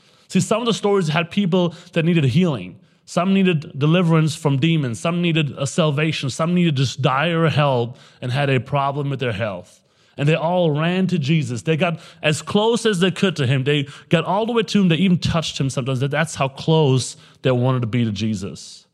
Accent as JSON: {"language": "English", "country": "Germany", "second_language": "English", "moved": "as an adult", "lives_now": "United States", "said": "I'm from Germany, and we met there."}